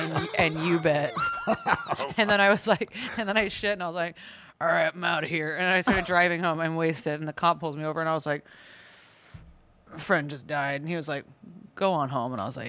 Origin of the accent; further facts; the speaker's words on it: Oceanside, California, United States; Well, and I grew up in Oceanside, so it's right next to Camp Pendleton.